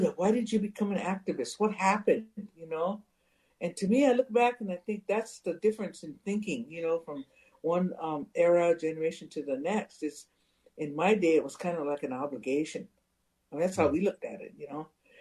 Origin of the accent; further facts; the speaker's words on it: United States; you know, as Indian people nationwide, you know, it's just politics of this country, the United States.